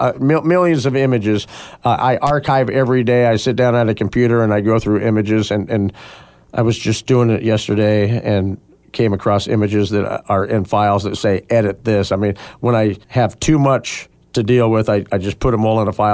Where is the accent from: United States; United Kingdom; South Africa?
United States; Portland, Oregon; I'm from Oregon. I would say Portland, Oregon is where I went to high school, at Lincoln High School in Portland, Oregon.